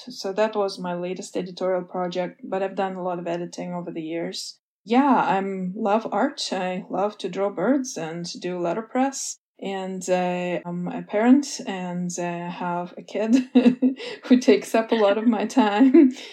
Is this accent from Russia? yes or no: yes; Russia; English is a second language; I was growing up in the Soviet Union. I was a child and then a preteen in the last years of the Soviet Union.